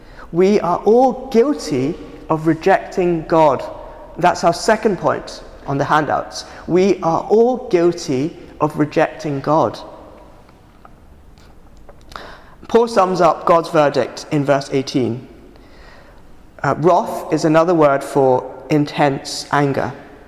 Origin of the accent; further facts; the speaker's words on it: Hong Kong; I grew up in Hong Kong